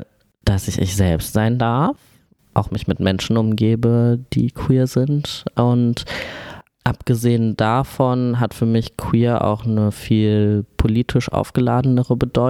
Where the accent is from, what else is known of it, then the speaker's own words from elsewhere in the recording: Hagen, North Rhine-Westphalia, Germany; Als Kind in Hagen aufzuwachsen, also ist ja Ruhrpott und ehemaliges Industriegebiet, auch schon auch eine ArbeiterInnen-Gegend. Auch da, wo ich aufgewachsen bin, also meine Eltern sind ja aus Polen migriert